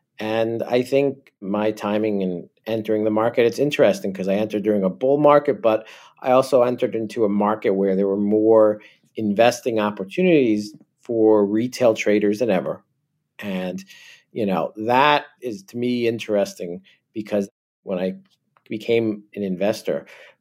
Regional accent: New Jersey, United States; I'm originally from New Jersey, but...

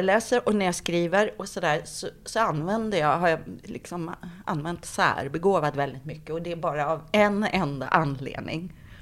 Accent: Finland; now in Sweden; Och jag är ursprungligen från Finland, så jag är invandrare, som lite sådär invandrarkvinna är jag då.

